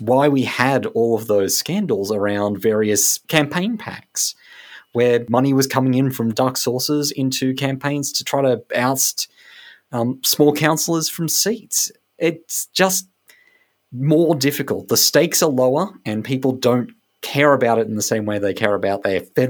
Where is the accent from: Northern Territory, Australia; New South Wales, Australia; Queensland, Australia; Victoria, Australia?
Queensland, Australia; Strathpine; Yeah, I grew up in Strathpine, it was one of the smallest electorates, and it's still massive.